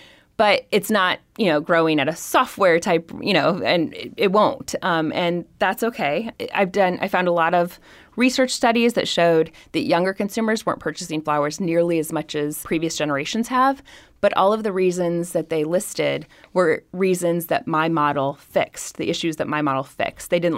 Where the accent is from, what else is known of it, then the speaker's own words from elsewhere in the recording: Indiana, United States; I'm from Indiana and it gets very cold.